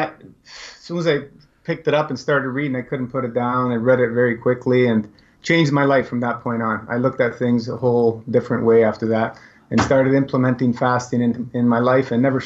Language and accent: English; Toronto, Ontario, Canada; Yeah, I grew up in Toronto. Right now, I'm just a little north of there, about half an hour, 45 minutes, depending on time of day.